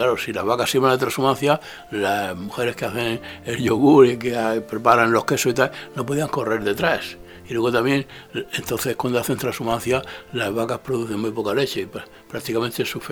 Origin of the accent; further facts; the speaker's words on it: Region of Murcia, Spain; Yo en mi tierra de Murcia lo he visto hasta en el ayuntamiento puesto agua para todos